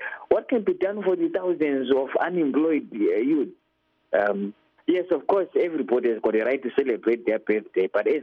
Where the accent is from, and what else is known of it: Bulawayo, Zimbabwe